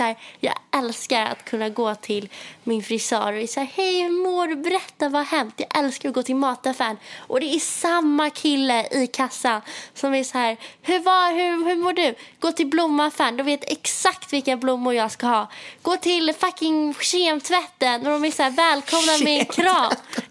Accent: Stockholm, Stockholm County, Sweden; Eller inser typ hur soft det är att vara hemma i Stockholm.

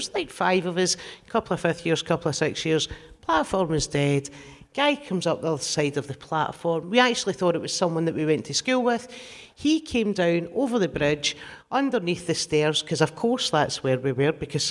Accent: Glasgow, Scotland, United Kingdom; So, I grew up in the East End of Glasgow.

